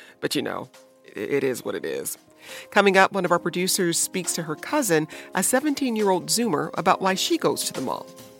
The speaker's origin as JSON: {"language": "English", "town": "Detroit", "region": "Michigan", "country": "United States", "tie": "born or raised there", "said": "Now, I grew up in Detroit, so I got to get a shout out to Fairlane Mall in Dearborn."}